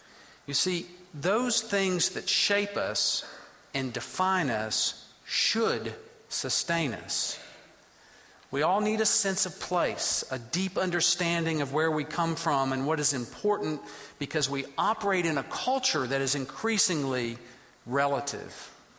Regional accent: Wilmore, Kentucky, United States; I'm from Wilmore. I grew up here. I return with some frequency

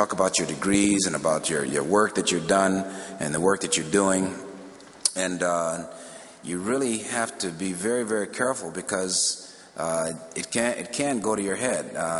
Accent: Chicago, Illinois, United States; I was born and raised in Chicago, 1952, and it was a very tough time of living in Chicago.

